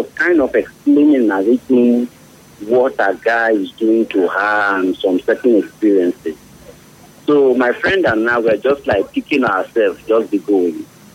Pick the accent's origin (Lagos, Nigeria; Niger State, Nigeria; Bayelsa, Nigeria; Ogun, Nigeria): Bayelsa, Nigeria; I'm a man from Bayelsa State.